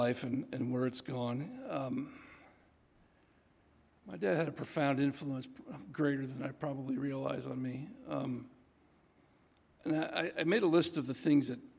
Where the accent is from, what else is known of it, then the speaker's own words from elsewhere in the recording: United States; I'm second generation American. You know, I understand it, but I really don't. You know, I'm an American through and through